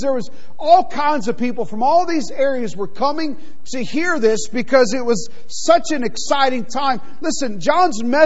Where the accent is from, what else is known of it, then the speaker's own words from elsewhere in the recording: Beaumont, Texas, United States; my family, I grew up down in Southeast Texas, in Beaumont, Texas. My mom lives in Houston now.